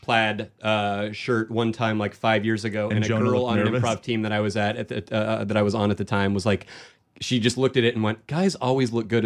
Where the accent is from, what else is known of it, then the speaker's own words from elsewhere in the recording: Phoenix, Arizona, United States; I'm from Arizona originally.